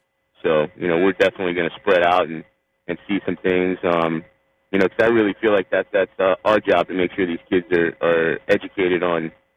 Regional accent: Florida, United States; I mean, that's, to me, growing up in this county and growing up in the South, I mean, the Palmetto Killians, Palmetto Southridge, you know, Palmetto South Dade, Palmetto Homestead.

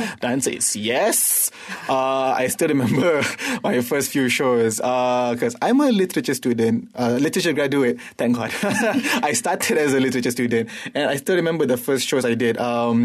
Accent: Malaysia; also born or lived in England; I was born in England, raised in Malaysia, speak English, but in Malay communities, and it just feels like you don't really belong in any of those things.

